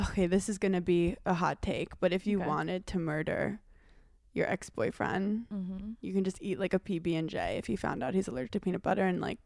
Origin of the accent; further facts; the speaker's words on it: Brooklyn, New York, United States; I, growing up in Brooklyn, New York, it's not like very neighborhoody. I've never had a Thanksgiving Eve.